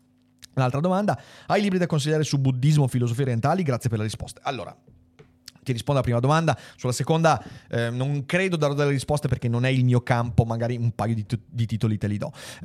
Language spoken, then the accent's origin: Italian; Veneto, Italy; Accanto a questo consiglio triviale da Veneto Doc